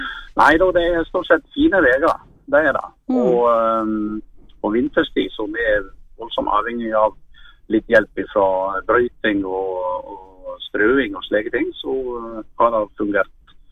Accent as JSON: {"language": "Norwegian", "region": "Vestland", "country": "Norway", "said": "Den takket jeg for godt i 92, for det drev jo med det hjemme i Sogn."}